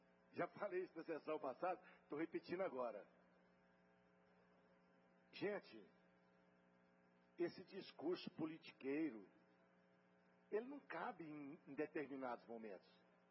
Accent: Bahia, Brazil; eu sou lá da roça, eu sou baiano, sou do Nordeste, lá desde Cal.

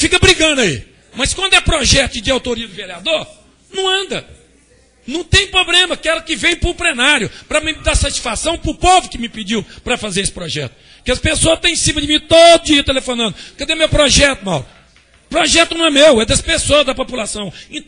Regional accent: Brazil; born there; Eu não nasci na Inglaterra, nasci no Brasil, na roça, não sou do Grotão.

